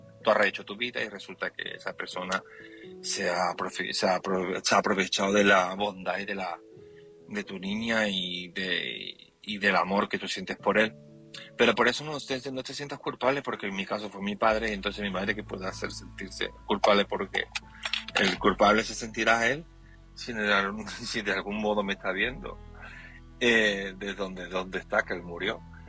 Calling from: Seville, Andalusia, Spain; de Sevilla.

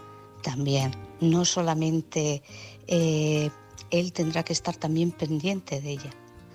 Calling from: Guadalajara, Spain; de Guadalajara.

